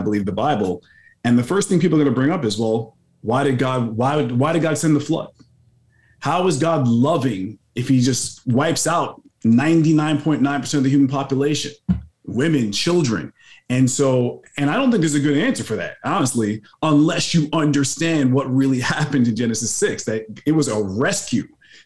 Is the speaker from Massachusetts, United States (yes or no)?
no; New York City, New York, United States; You know, I told you guys already that, you know, I'm originally from New York City.